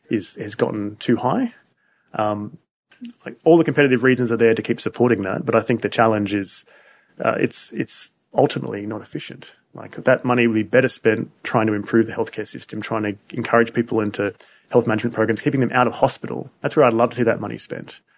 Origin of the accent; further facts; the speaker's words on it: Australia; So there is an issue where we've decided as an Australian society that we want to support community rating